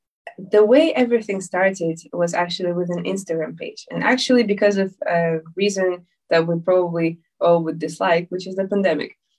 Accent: Ukraine; English is a second language; now in London, United Kingdom; 是乌克兰人。但是现在我住在伦敦。So basically … I'm from Ukraine, but I've been living in the UK for about 6 years now.

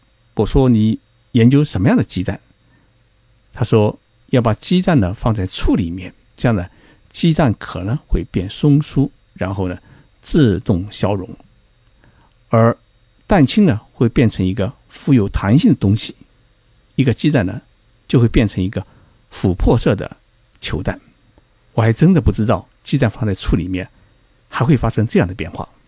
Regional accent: Zhejiang, China; 我老家在浙江

